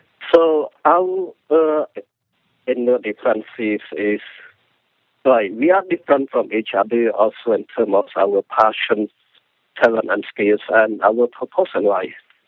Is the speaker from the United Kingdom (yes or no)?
no; Cambodia; English is a second language; now in United States; because of my growing up in Cambodia, before I came to this country